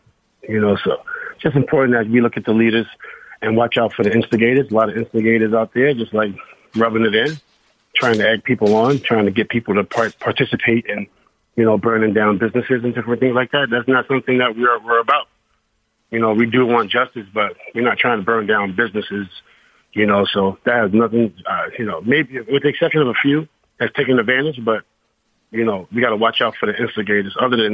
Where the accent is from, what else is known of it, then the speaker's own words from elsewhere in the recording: New York City, New York, United States; I've been looking up to since I was a kid, because I grew up in New York City. I've seen police kill people in my neighborhood